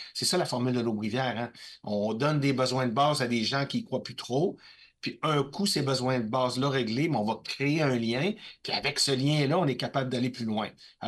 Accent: Baie-Saint-Paul, Quebec, Canada; Puis même, moi, je suis originaire de Baie-Saint-Paul. Alors, à Baie-Saint-Paul, t'sais, dans Charlevoix

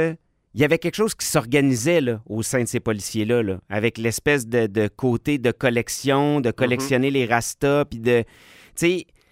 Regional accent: Limoilou, Quebec, Canada; moi, j'ai grandi à Limoilou.

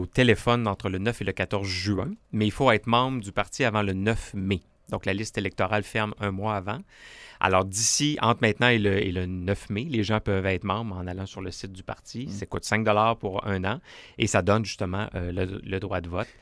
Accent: Lévis, Quebec, Canada; Moi, je viens de Lévis, je l'ai mentionné à plusieurs reprises.

